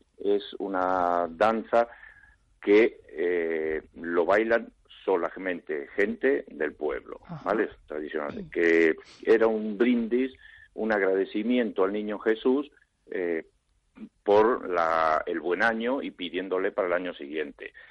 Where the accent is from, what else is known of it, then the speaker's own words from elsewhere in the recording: Argentina; now in Spain; Yo soy argentino, mi padre era de aquí, de Madrid, y yo, bueno, vine a trabajar a la zona en su tiempo.